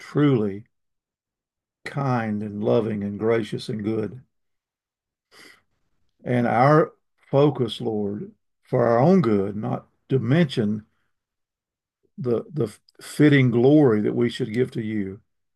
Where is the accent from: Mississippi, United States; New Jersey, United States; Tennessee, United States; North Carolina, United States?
North Carolina, United States; Tryon; Where I grew up in Tryon, North Carolina, there was a road that ran from Tryon to Saluda, a two-lane road, Highway 176.